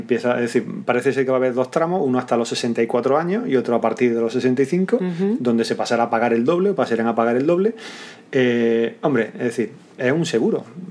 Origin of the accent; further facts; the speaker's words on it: Spain; born there; soy español, nacido aquí, he trabajado aquí los años que sea